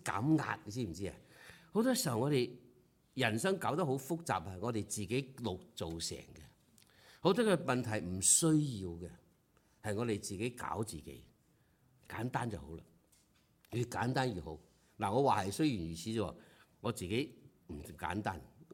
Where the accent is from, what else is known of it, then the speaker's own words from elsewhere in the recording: China; 明日，我中國人有句話：明日復明日，明日何其多。